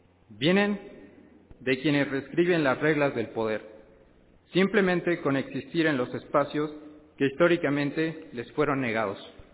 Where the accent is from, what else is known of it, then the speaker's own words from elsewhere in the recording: Tlaxcala, Mexico; soy de Tlaxcala, y hoy comparto el color de las voces